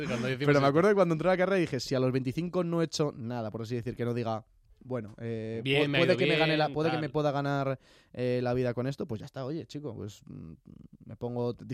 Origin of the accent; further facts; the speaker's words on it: Alcalá de Henares, Community of Madrid, Spain; aunque he nacido en Alcalá, no me considero tan alcarreño, sino más manchego. Bueno, ahí un poco depende de cómo se vea. Pero bueno, yo he hecho mucha vida en Alcalá, nací en Alcalá, he estudiado gran parte de mi, pues eso, parte de primaria y de la ESO en Alcalá